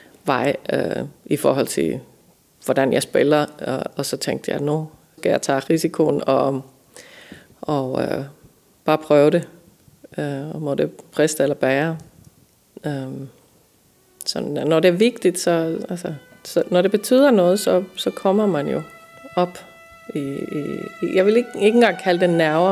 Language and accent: Danish; Finland; now in Denmark; jeg kommer fra Finland oprindeligt